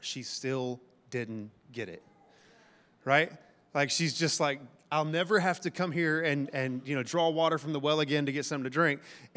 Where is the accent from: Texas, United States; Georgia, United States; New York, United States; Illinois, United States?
Texas, United States; Of course, listen, we're from Texas, so we understand towns with ridiculously weird names that we can't pronounce, that nobody knows.